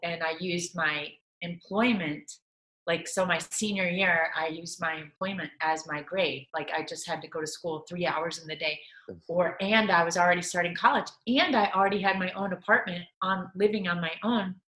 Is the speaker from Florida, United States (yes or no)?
yes; Jacksonville, Florida, United States; also born or lived in Tennessee; So I was born in Tennessee. 2 weeks after I was born, we moved to Florida, Jacksonville. My dad was in the Navy, and I did move around a lot as a child. The most I've lived anywhere is Florida.